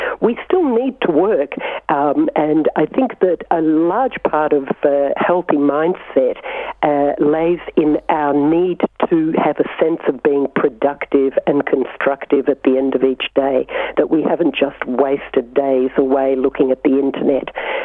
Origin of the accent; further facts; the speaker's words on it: Melbourne, Victoria, Australia; born there; I was born in Melbourne in 1961, a couple of years after my parents arrived here as immigrants in 1958 from the former Yugoslavia.